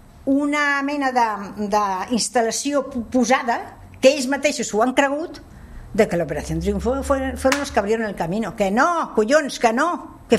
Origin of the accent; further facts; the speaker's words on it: Catalonia, Spain; Jo sóc catalana, nen.